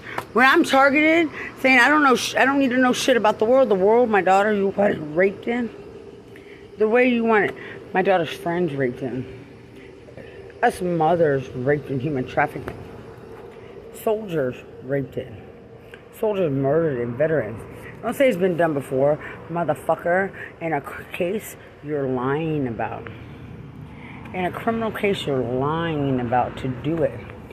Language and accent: English; Lubbock, Texas, United States; I'm from Lubbock, not San Antonio.